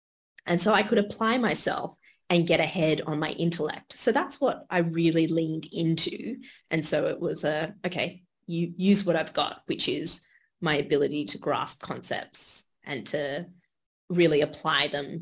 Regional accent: Australia; I grew up in Australia. So I guess although I'm Indian Australian, I probably identify more as Australian.

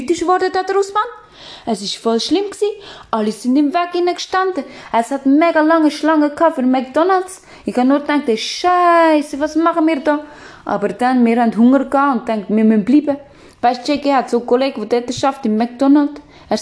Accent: Neuenhof, Aargau, Switzerland; Ich komme aus Neuenhof

